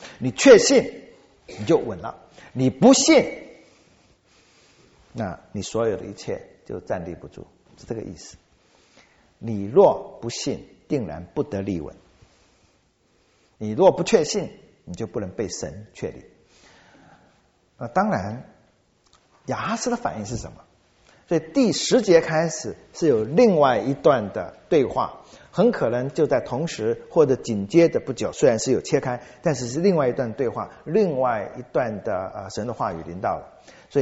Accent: Xiamen, Fujian, China; 只有一个地方，就是在我的家乡福建厦门

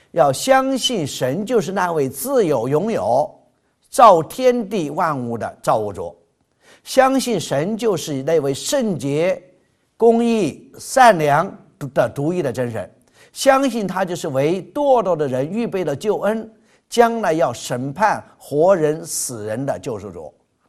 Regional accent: China; 我们要是我们中国人，哪怕是出埃及进迦南，碰见一两件这样神迹奇事，我们就铁了心跟定神。

